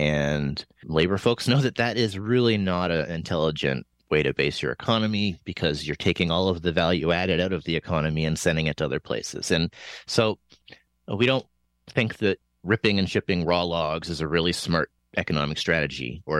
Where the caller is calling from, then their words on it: Saskatchewan, Canada; I'm joining you from Saskatchewan, and we boast the largest per capita carbon emissions in the country.